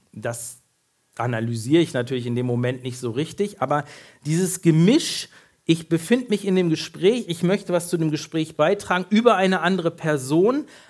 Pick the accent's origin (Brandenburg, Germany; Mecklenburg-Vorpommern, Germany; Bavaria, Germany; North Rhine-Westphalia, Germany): North Rhine-Westphalia, Germany; Bad Oeynhausen; Ich komme aus Bad Oeynhausen und wer schon mal jenseits der 50 gewesen ist und irgendwas mit dem Herz hat, der wird Bad Oeynhausen kennen. Das ist nämlich eine Kurstadt und da gibt es eine ganz bekannte Herzklinik.